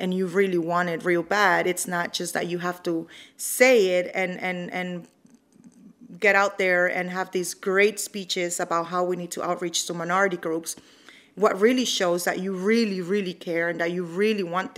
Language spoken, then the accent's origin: English; United States; As an American, that angers me.